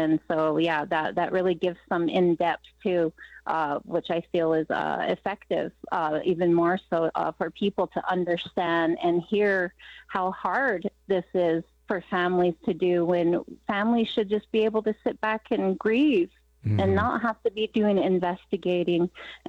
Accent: Montana, United States; And also I go back for awareness walks in my hometown on the Blackfeet Reservation.

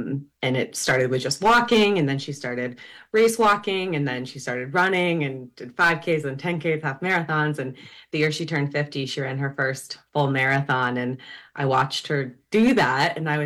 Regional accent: Vermont, United States; Well, I grew up in Vermont, in rural Vermont, and I grew up on a chunk of land.

